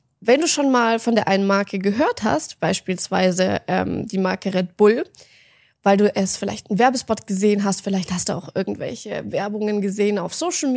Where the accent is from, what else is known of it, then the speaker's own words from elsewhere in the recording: Grafenau, Baden-Württemberg, Germany; Ich komme aus Stuttgart gebürtig, also eigentlich komme ich aus einem kleinen Dorf. Das ist so ungefähr 20 Kilometer weit weg von Stuttgart und das, ihr müsst euch das vorstellen, das ist gefühlt mitten in der Provinz. Also das Dorf heißt Grafenau